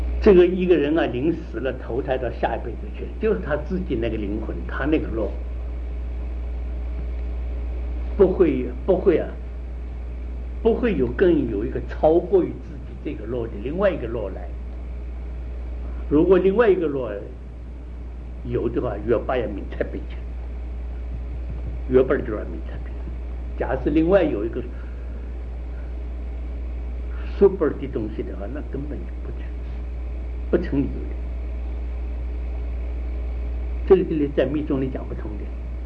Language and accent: Chinese; China; 这个地方我们中国人喜欢讲灵明